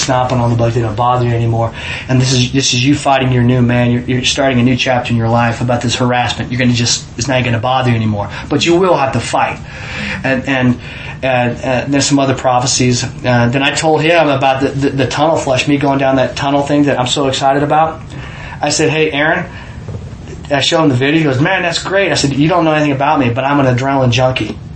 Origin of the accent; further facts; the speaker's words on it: Kansas, United States; She goes, where are you from? I'm from Kansas.